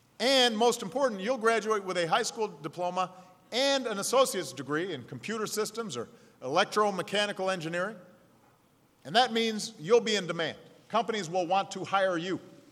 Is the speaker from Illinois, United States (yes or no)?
yes; Chicago, Illinois, United States; Back in my hometown of Chicago, Mayor Rahm Emanuel's opening up schools like this one.